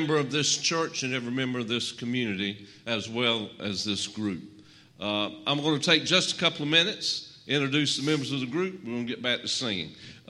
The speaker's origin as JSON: {"language": "English", "town": "Lumberton", "region": "North Carolina", "country": "United States", "said": "I'm from Lumberton, North Carolina, and I sing whatever these guys leave for me to sing."}